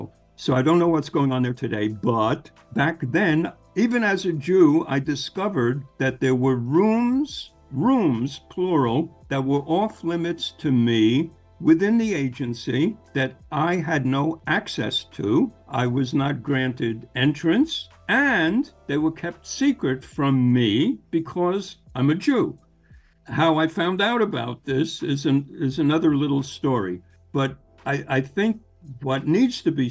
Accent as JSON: {"language": "English", "country": "United States", "said": "And as an American, I can tell you and testify that when I went back to the United States in 1976"}